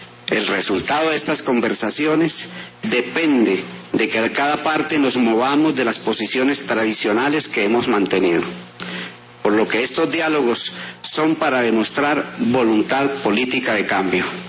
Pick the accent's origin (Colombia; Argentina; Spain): Colombia; todos somos colombianos